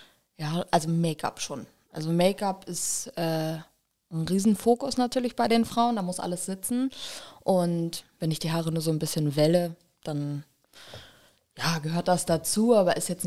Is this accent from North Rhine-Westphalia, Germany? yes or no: no; Lübeck, Schleswig-Holstein, Germany; ich komme aus Lübeck, bin 27 Jahre jung